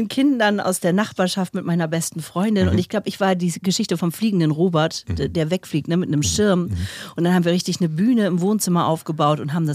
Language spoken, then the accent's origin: German; Lübeck, Schleswig-Holstein, Germany; Ich bin in Lübeck geboren, dann habe ich erst in Pogez gelebt, ein ganz kleines Dorf am Ratzeburger See.